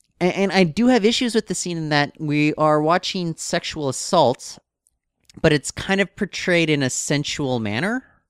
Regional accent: United States; now in Canada; but I grew up in the United States.

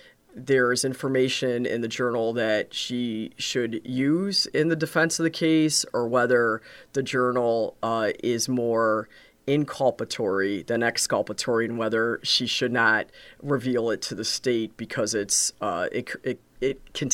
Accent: Crystal Lake, Illinois, United States; Again, having grown up here, so I was raised in Crystal Lake and attended St. Thomas Grade School and then Marion Central for high school. I really love the Fox River Valley area

